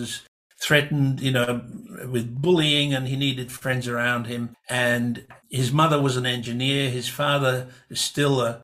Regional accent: Budapest, Hungary; if I were in my hometown in Budapest, you know, it would be the same as if I was here in terms of access.

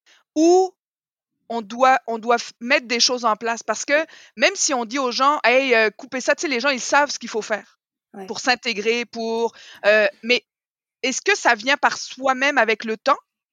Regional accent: France; now in Quebec, Canada; On a l'accent québécois pour un Français.

